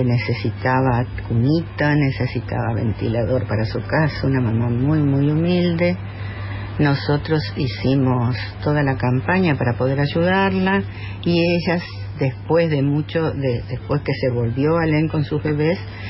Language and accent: Spanish; San Francisco, Córdoba, Argentina; Y yo trabajé, vine de San Francisco de Córdoba y acá trabajé efectivamente 18 años.